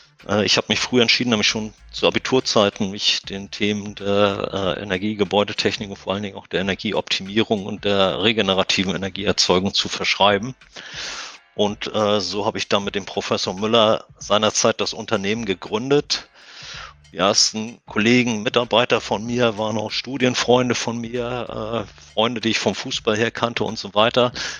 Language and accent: German; Schleswig, Schleswig-Holstein, Germany; born there; ich bin 1962 in Schleswig geboren, das liegt an der dänischen Grenze.